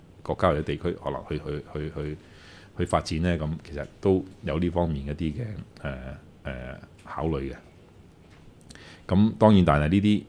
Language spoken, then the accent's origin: Cantonese; Macau; 人哋問你喺邊度嚟㗎，咁我話澳門咁樣